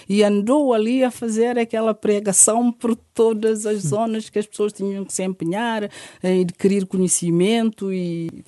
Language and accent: Portuguese; Guinea-Bissau; born there; Eu nasci na Guiné-Bissau, num contexto familiar que agora, olhando, dou conta que é dominado mais por mulheres